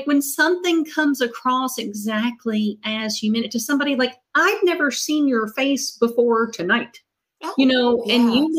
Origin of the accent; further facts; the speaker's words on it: Kentucky, United States; now in New York City, United States; Like I've got a really good friend who actually grew up 20 minutes from where I grew up in Kentucky.